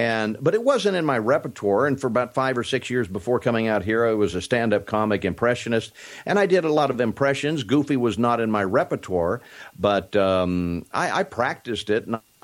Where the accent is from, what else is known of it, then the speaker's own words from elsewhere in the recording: Kansas, United States; I grew up in South Central Kansas.